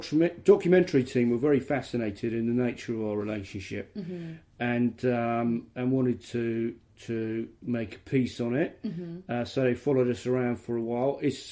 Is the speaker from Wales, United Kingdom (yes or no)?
yes; Wales, United Kingdom; accent: Welsh; And he got rid of my my Welsh accent as well.